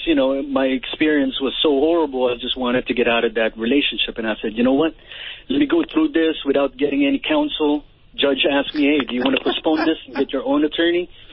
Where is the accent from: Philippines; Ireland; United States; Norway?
Philippines; Dad, I'm your son from the Philippines. I don't know, maybe you've been banging a couple of Filipino ladies over here.